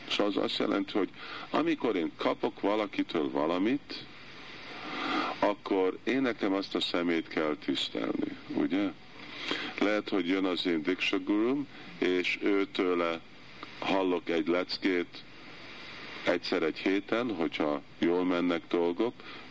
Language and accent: Hungarian; Hungary; Én magyar vagyok. Szóval anélkül, hogy meg vagyok győző, hogy nem vagyok magyar, igazi otthonom az Vrindavan, és én egy Brijvászi vagyok